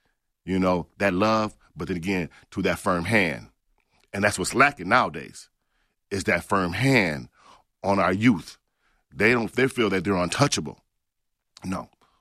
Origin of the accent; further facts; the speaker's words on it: Lansing, Michigan, United States; I'm from Lansing. I'm a Big Red. I went to Sexton High School. I was born and raised in the streets of Lansing, okay?